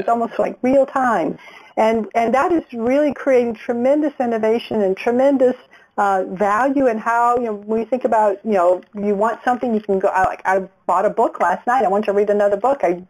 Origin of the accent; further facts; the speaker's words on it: Louisiana, United States; so that does have a Chinese sound to it. And but what's interesting is I grew up in Louisiana, and it was in the early 80s